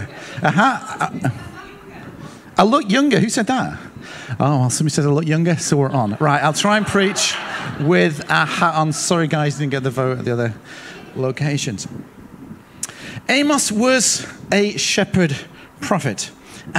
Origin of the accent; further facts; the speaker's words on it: United Kingdom; Because we're British, right?